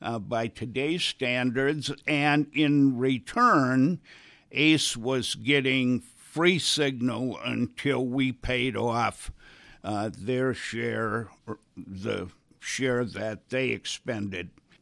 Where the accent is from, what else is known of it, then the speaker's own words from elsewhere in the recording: Wisconsin, United States; So, I grew up in Wisconsin, though, and so there's not much difference except for the river that runs between us.